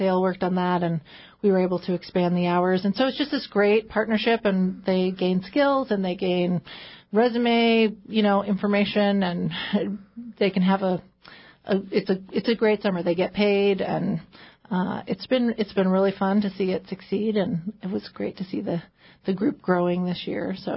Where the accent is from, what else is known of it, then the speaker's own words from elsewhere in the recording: Gustavus, Alaska, United States; I grew up in Gustavus, so that was the only camp that I went to.